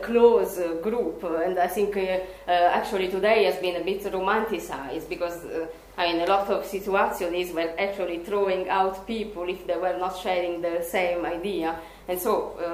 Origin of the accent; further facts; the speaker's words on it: Italy; maybe because I come from Italy